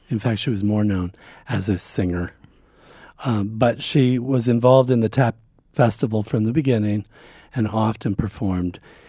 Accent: Fort Collins, Colorado, United States; my mentor, Brenda Buffalino, in my hometown, Fort Collins, Colorado, straight out of high school.

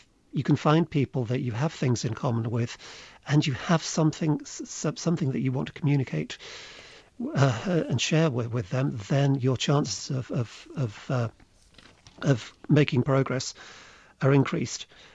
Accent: Poland; first language Polish; English is a second language; I speak from my own experience in recovering, not a foreign language, but my first language, which is Polish

